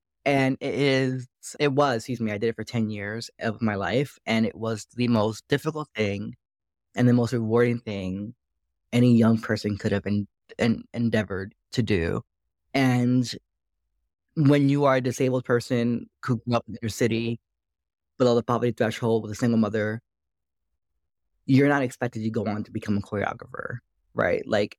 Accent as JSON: {"language": "English", "region": "New Jersey", "country": "United States", "tie": "born or raised there", "also_born_or_lived": "Bay Area, California", "lives_now": "Atlanta, United States", "said": "I always say I'm a Jersey boy through and through. I was raised in Jersey, North Jersey. So Jersey might come out a little bit at this time of the day"}